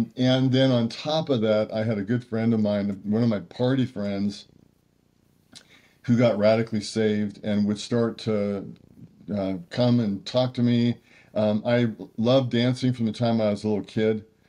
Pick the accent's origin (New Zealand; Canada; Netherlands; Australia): Canada; now in United States; Yes, I am from Canada, although I have become an American citizen and very much consider myself an American at this point in my life. I grew up in an immigrant family